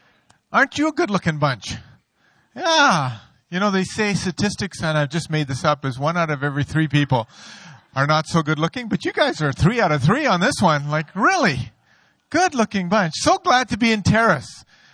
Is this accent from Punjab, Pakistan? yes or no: no; Karachi, Sindh, Pakistan; And I made the biggest blunder of my life after admitting that I was from Karachi, Pakistan.